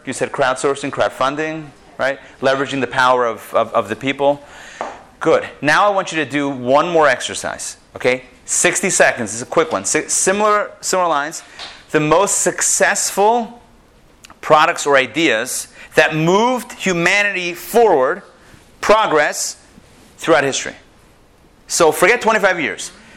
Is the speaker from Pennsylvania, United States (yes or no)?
yes; Pittsburgh, Pennsylvania, United States; We were one of the holdouts in growing up in Pittsburgh. We had a rotary phone.